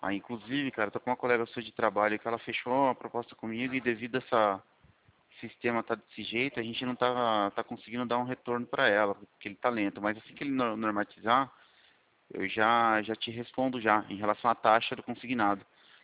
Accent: Itu, São Paulo, Brazil; Itu. Isso, é, sou de Itu.

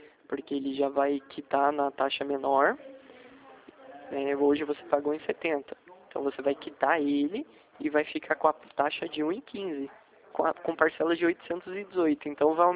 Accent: São José dos Campos, São Paulo, Brazil; now in Jacareí, Brazil; Eu sou de São José dos Campos.

